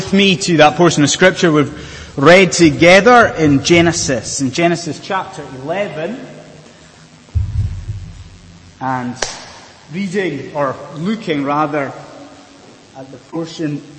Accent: Inverness, Scotland, United Kingdom; I remember as a child growing up in Inverness that when that was being built

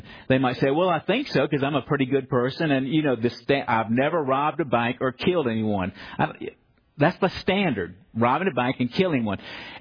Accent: the South, United States; Whenever I start to get really proud about being Southerner, I remember the wickedness of the Ku Klux Klan

